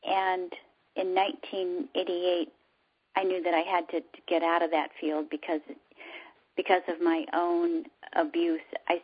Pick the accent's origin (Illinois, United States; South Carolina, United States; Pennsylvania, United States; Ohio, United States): Illinois, United States; And then I moved back to Illinois, my hometown.